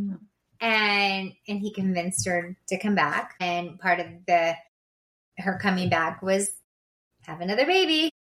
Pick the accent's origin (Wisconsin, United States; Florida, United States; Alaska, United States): Alaska, United States; born there; He was up in Alaska, and then we came down to Spokane. I was born in Alaska.